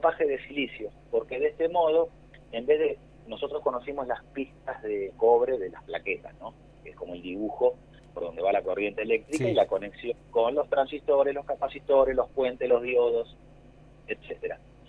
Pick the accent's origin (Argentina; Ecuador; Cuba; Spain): Argentina; Nosotros somos argentinos